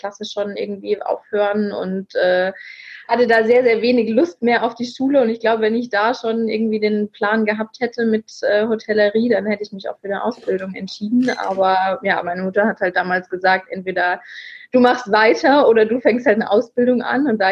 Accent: Wiesloch, Baden-Württemberg, Germany; Ja, ich bin in Wiesloch aufgewachsen. Das ist ein Ort bei Heidelberg. Genau, ich bin dort zur Schule gegangen

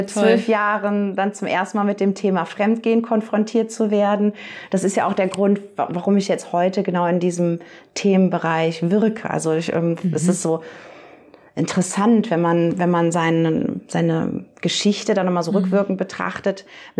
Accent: Germany; Also ich bin da so ein Dorfkind. Ich bin in Deutschland auf dem Dorf aufgewachsen, auch in einem eigenen Haus.

